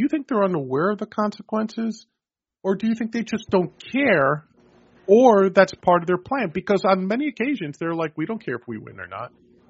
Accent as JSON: {"language": "English", "region": "New York", "country": "United States", "said": "As a New Yorker, when I see their names on the ballot, I don't understand how they could get ballot access."}